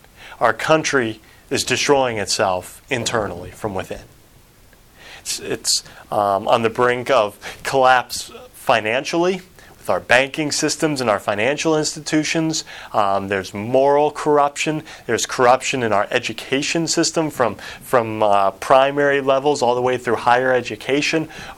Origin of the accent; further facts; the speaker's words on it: Cincinnati, Ohio, United States; also born or lived in Columbus / Virginia; And I'm originally from Cincinnati, and I've lived in Columbus for a while. I moved to Virginia, lived a number of years in Virginia